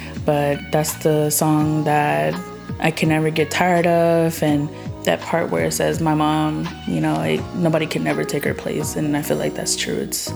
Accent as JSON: {"language": "English", "town": "Oakland", "region": "California", "country": "United States", "said": "I'm from Oakland."}